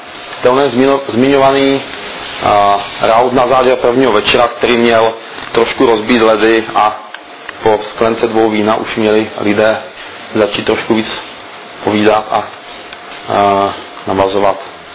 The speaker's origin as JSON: {"language": "Czech", "town": "Vsetín", "region": "Zlín Region", "country": "Czechia", "said": "jsem ze Vsetína, z Moravy, z Valašska"}